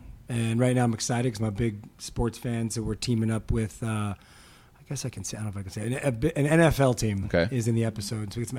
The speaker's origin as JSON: {"language": "English", "town": "Los Angeles", "region": "California", "country": "United States", "tie": "born or raised there", "said": "I'm not a Patriots fan or diehard. I grew up in L.A., so I've always been Rams, Raiders, like whoever was there at the tim"}